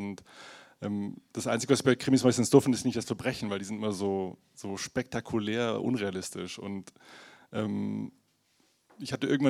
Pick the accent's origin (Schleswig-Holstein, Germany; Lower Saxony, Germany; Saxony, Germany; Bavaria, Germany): Bavaria, Germany; Munich; eine Stadtteilbibliothek von München-Moser, wo ich herkomme.